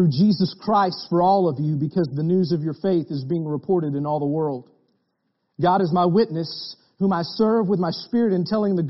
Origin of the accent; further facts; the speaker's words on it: Slick, Oklahoma, United States; I am from Bristow, Oklahoma, where I love the people, I grew up in a town called Slick, Oklahoma. It's not too far from Bristow